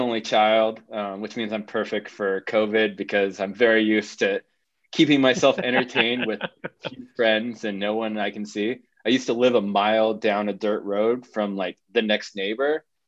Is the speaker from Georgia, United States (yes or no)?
no; Oakhurst, California, United States; But yeah, growing up in Oakhurst was super interesting, especially because my parents are video game designers. So we have this tourist town.